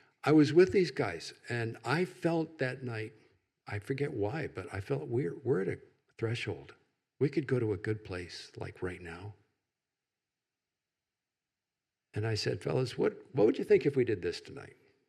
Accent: the South, United States; kind of rubs off on you just growing up in the South.

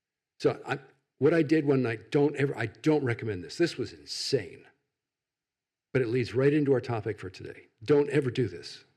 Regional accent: the South, United States; kind of rubs off on you just growing up in the South.

